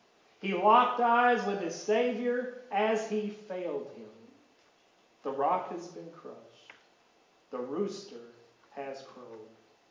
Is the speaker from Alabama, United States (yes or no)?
no; Kentucky, United States; You think anybody knows we're from Kentucky when we're not in Kentucky? That's for sure.